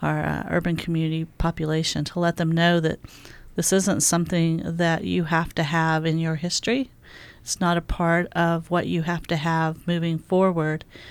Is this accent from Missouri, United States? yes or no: no; Oklahoma City, Oklahoma, United States; born there; So I originally, I was born in Oklahoma, mm-hmm. In the Oklahoma City area.